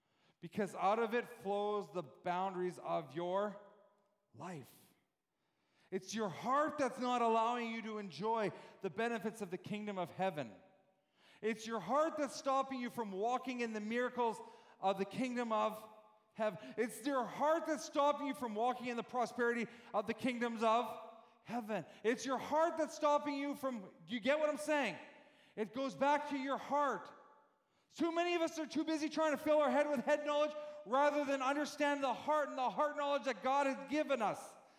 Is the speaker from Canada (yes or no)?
yes; Canada; moved away; Most of us have left Canada, okay? And where you go as a Canadian citizen, you most of us will say, I represent Canada when you go there, right?